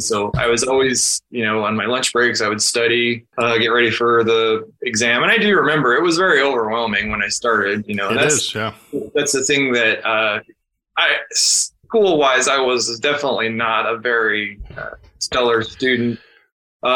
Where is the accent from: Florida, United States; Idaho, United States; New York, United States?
Idaho, United States; Shelley; Well, I grew up in Shelley, Idaho, which is about a town of about 3,000 people in southeastern Idaho. It's a small farming community mostly.